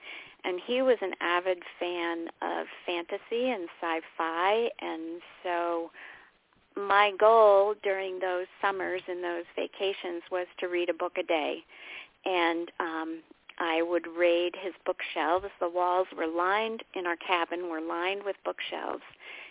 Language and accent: English; New England, United States; I grew up kind of in the New England forest, and forests play a big role in most of my books.